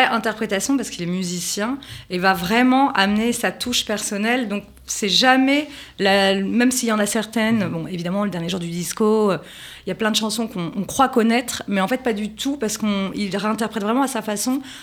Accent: Paris, Île-de-France, France; Je viens de Paris, c'est pas les mêmes prix.

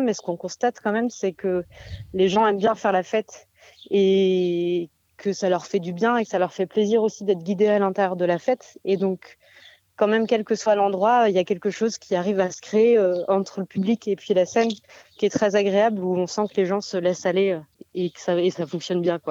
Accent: Besançon, Bourgogne-Franche-Comté, France; On vient de Besançon

